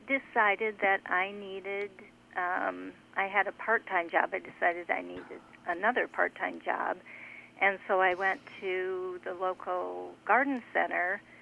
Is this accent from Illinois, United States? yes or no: no; Mason City, Iowa, United States; I grew up in Mason City, Iowa, which is about 3.5 hours from Atlantic.